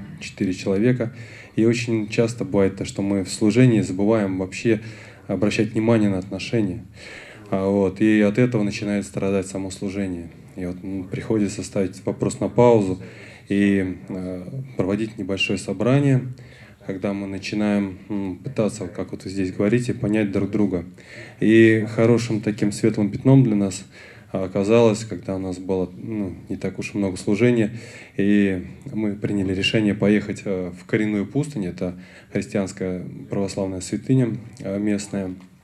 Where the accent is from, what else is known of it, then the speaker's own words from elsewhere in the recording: Russia; Мы приехали из России.